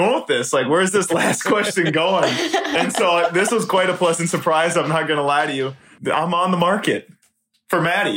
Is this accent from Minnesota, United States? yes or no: yes; Minnesota, United States; I was like, I am not supposed to show that I'm that Minnesotan this early on, but I did.